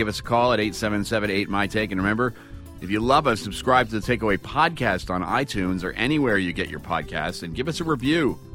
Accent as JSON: {"language": "English", "town": "Paterson", "region": "New Jersey", "country": "United States", "tie": "born or raised there", "said": "I grew up in Patterson. I love that everywhere I looked, I saw people like me. I heard people like me and by me. I mean Latino."}